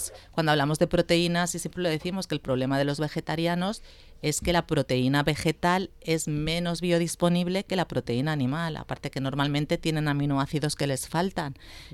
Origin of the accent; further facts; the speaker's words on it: Spain; Claro, es que hay que tener en cuenta que además que somos españoles